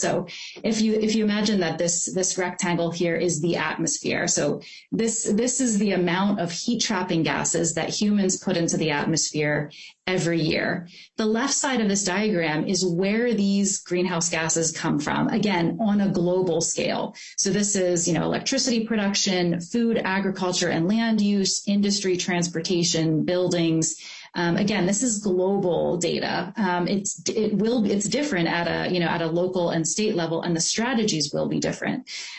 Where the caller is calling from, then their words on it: Duluth, Minnesota, United States; I'm joining you from Duluth